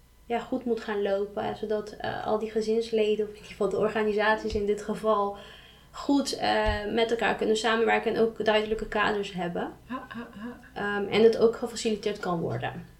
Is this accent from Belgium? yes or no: no; Curaçao; Ja, ik kom dan zelf niet uit Bonaire. Ik kom dan uit Curaçao.